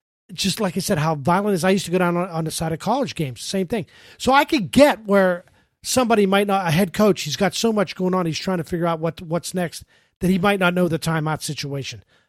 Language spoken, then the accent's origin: English; Pittsburgh, Pennsylvania, United States; When I was growing up in Pittsburgh, I loved the Steelers.